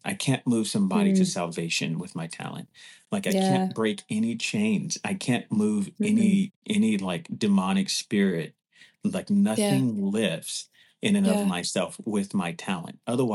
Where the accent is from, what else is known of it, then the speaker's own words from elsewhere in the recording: Los Angeles, California, United States; Okay, so I'm from the other LA. I'm from Los Angeles, you know